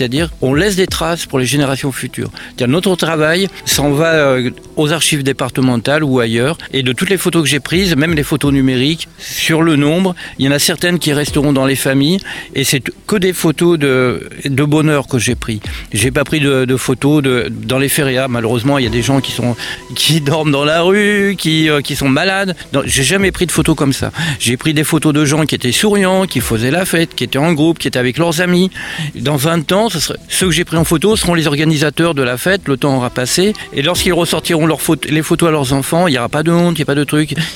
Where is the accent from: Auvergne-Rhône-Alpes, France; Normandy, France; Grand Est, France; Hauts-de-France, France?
Normandy, France; Alors moi, je suis normand.